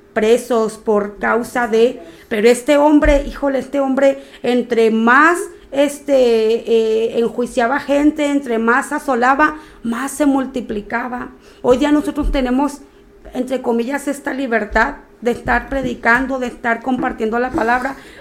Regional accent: Mexico; hablo aquí en mi país, México

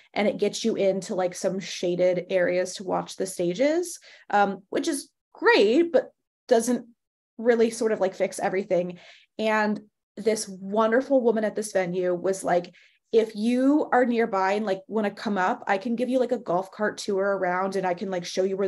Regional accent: United States; which makes me really sad as an American because I know that like they have to get really popular to come over here.

